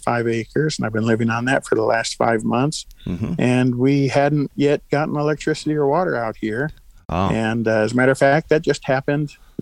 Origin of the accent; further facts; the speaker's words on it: Florida, United States; also born or lived in Michigan / Missouri; Well, actually, I was born in Michigan and around the Detroit area, but I grew up down in Florida and wound up in this area back in 1985, I guess, when I was in the military.